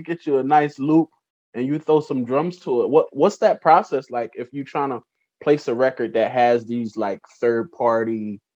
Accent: Delaware, United States; now in Miami, United States; so I'm originally from Delaware before I came to Miami.

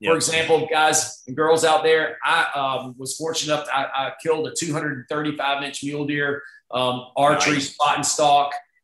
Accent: Alabama, United States; Again, I grew up in Alabama, played football at the University of Alabama.

